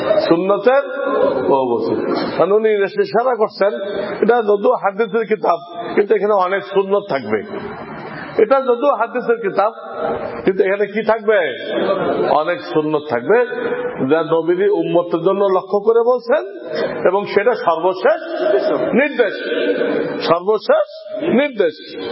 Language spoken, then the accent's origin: Bangla; Bangladesh; আমার বাড়ি বাংলাদেশ, তা আমাকে বলা হয় বাংলাদেশি।